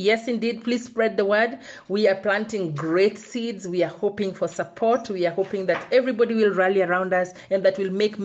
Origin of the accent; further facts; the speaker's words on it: Kenya; what happens in Kenya when I say hello and not look at you straight in the face, for instance, as a Kenyan, it doesn't mean that I'm rude.